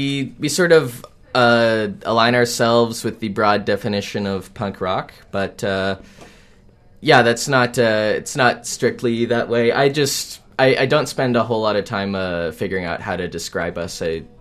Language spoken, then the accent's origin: English; Calgary, Alberta, Canada; Well, I'm from Calgary